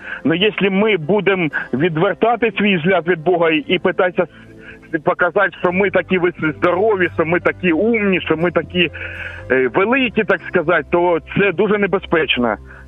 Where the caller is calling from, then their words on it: Kharkiv, Kharkiv Oblast, Ukraine; Я з Харкова дзвоню.